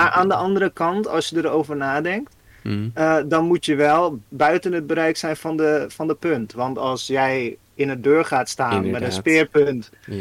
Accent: Netherlands; als Nederlander

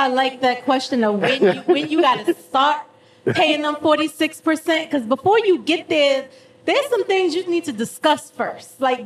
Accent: New York, United States; now in Georgia, United States; Like Matt and I, we're from New York. New York kills you.

